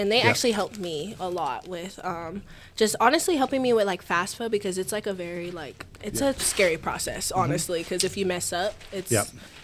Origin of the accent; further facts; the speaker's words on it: Las Vegas, Nevada, United States; I think I just said I was from Vegas. My freshman year, I went to Legacy. And then my sophomore through senior year, I went to Desert Pines.